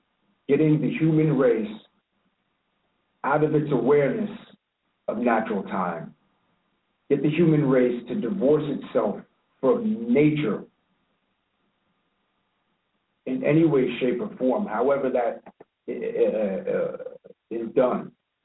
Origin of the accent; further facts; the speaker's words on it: Long Island, New York, United States; a Long Island legend. I'm from Long Island.